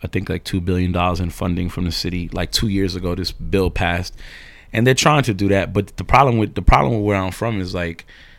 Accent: New York, United States; I'm from this area called Ozone Park, which is on the borderline of East New York, Brooklyn, and I guess Jamaica, Queens.

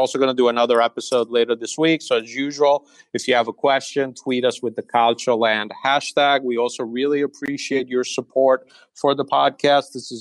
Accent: Italy; I grew up in Italy, but I also spent the mother's side of my family's on Long Island. I spent a lot of time there outside New York.

